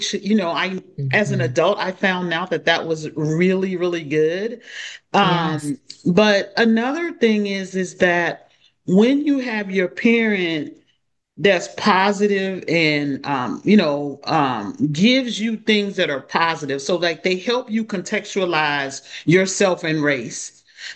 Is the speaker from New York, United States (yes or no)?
no; Evansville, Indiana, United States; If when I say I'm from Evansville, Indiana, people say, "Oh, did you go to Thunder on the Ohio?"